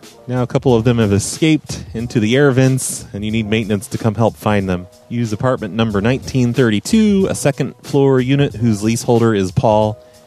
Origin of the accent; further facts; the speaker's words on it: England, United Kingdom; because I'm from England